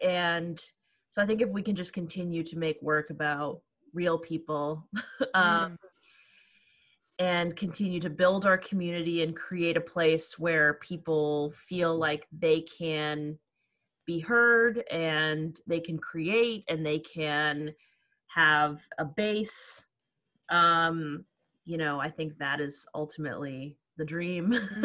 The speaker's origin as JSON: {"language": "English", "town": "Warren", "region": "Ohio", "country": "United States", "tie": "born there", "said": "I was born in Warren, Ohio."}